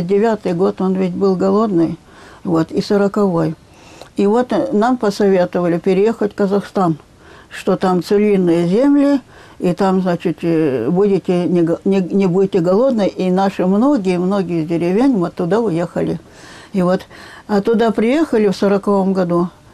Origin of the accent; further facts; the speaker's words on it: Chuvashia, Russia; born there; Я родилась в Чувашии в 1932 году.